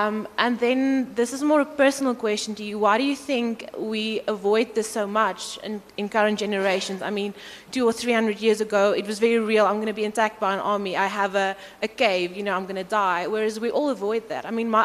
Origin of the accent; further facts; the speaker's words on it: Cape Town, Western Cape, South Africa; I come from Cape Town.